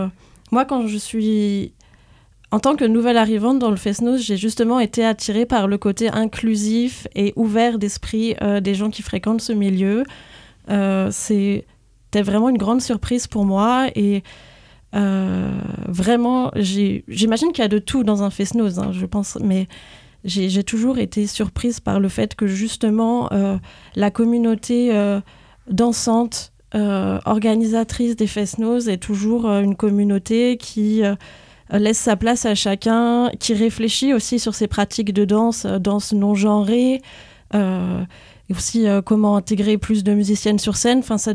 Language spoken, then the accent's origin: French; Brittany, France; Et donc, je suis partie de Bretagne pendant 10 ans et dès mon retour, il y a quelques mois, je suis revenue